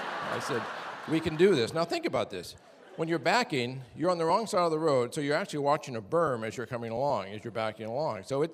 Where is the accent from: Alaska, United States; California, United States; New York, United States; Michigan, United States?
Alaska, United States; Valdez; So in Valdez, growing up in Valdez, sports, there were three things really important in Valdez